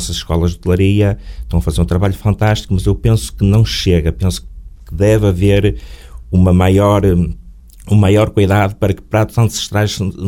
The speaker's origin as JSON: {"language": "Portuguese", "town": "Amares", "region": "Braga", "country": "Portugal", "tie": "born or raised there", "lives_now": "Castelo de Neiva, Portugal", "said": "da região onde eu nasci, eu sou natural da Mares, vim cá, digo e passo a expressão, descendo o rio até ao mar. Casei em Castelo de Neva há 22 anos, vai fazer 23, estou quase a fazer as bodas de prata, e vim então pelo rio e parei cá, e estou cá há 26 anos."}